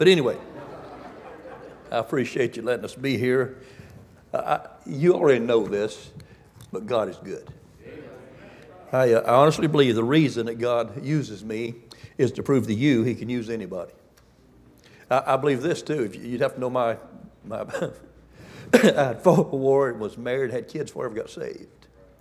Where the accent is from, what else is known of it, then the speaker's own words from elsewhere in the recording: Florida, United States; I've born and raised in Florida, but I've been gone so long.